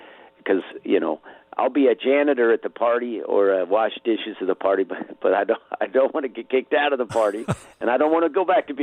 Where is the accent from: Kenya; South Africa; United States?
United States; Reno, Nevada; I grew up, when I was 13, my brother moved to Los Angeles. We grew up in Reno, Nevada.